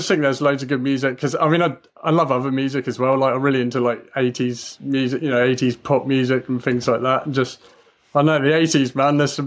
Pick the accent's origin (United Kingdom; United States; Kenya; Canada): United Kingdom; England; I grew up in England